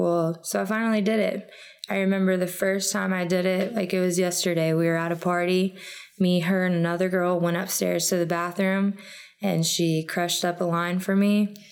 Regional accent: Dallas, Texas, United States; also born or lived in Keesler Air Force Base; I'm from Dallas, Texas. My clean date is March 17th, 2017. A little bit about my childhood. I was born on the Keesler Air Force Base, so I was a military brat.

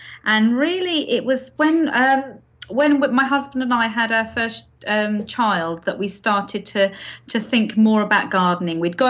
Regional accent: London, United Kingdom; I was born and brought up in East London, and I went to school there.

